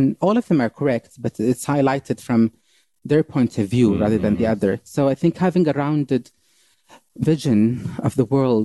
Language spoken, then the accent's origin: English; Saudi Arabia; I was born and raised in Saudi Arabia. And I only knew Saudi Arabia at that time.